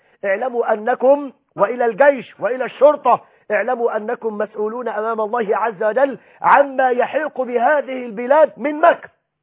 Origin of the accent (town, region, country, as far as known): Egypt